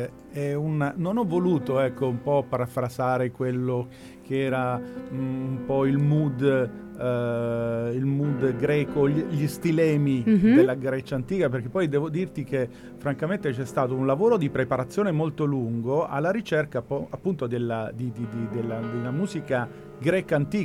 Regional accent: Taranto, Apulia, Italy; sono magno greco, quindi loro leccesi hanno, io sono di Taranto

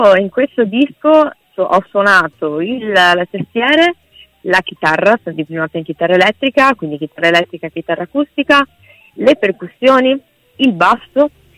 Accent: Venice, Veneto, Italy; a Marghera, nelle mie parti, sono veneziana appunto.

